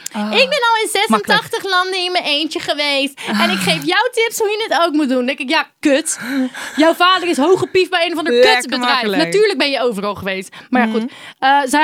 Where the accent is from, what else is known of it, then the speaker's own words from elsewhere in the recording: Amsterdam, North Holland, Netherlands; Ik laat zien, ik ben een Amsterdammer.